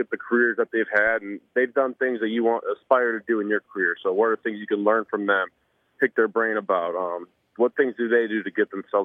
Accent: Kewaunee, Wisconsin, United States; I'm from Kewaunee, so, like, I used to leave my keys in the ignition in my car.

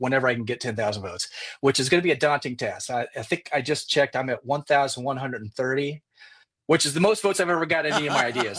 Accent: Indiana, United States; also born or lived in Illinois / Germany; No, I was born and raised in the Midwest. So born in Illinois, grew up in Indiana. I was in the military, so traveled the world. I was based in Germany.

